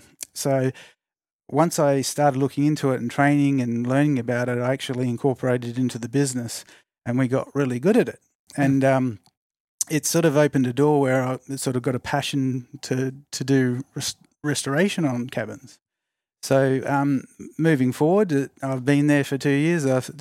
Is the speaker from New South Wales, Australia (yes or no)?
no; Brisbane, Queensland, Australia; Brisbane, Australia.